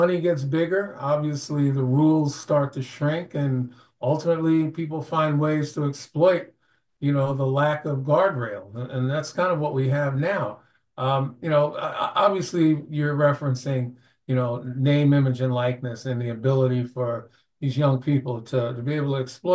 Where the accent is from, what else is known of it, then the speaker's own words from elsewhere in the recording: New York, United States; I was a prosecutor in my hometown, Brooklyn, New York, and could do some good things there.